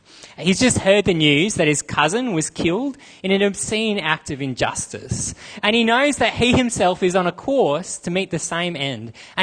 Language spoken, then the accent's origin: English; Australia; Growing up in Australia, I don't think that we get just how ferocious and how untamable the sea was